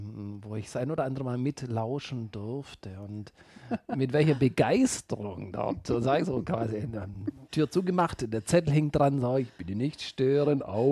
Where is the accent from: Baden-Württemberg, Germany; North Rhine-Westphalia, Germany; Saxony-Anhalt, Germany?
Baden-Württemberg, Germany; wo seid ihr denn her? Sag, Richtung Stuttgart.